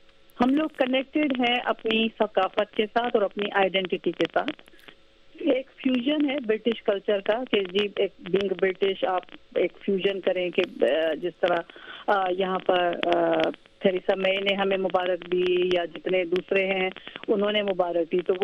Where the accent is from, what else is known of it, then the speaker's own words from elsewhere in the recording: Hyderabad, Sindh, Pakistan; also born or lived in Lahore; now in London, United Kingdom; میرا تعلق حیدرآباد سے ہے. ریشم گلی میں جاتی تھی یا جب ہم لاہور میں رہتی تھی تو انار گلی میں جاتی تھی چوڑیاں پہنوانے کے لیے،